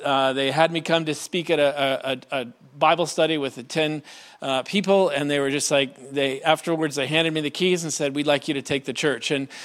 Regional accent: Iowa, United States; I hope you weren't expecting a British accent from me, but I'm from Iowa, just so you know, so I don't have one.

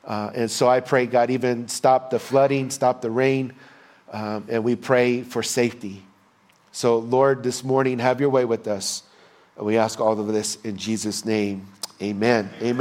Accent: Texas, United States; the flooding that is taking place in Texas, my home country.

